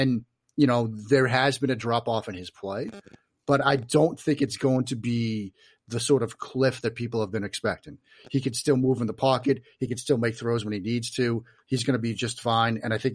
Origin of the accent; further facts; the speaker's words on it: Boston, Massachusetts, United States; I grew up in the Boston area.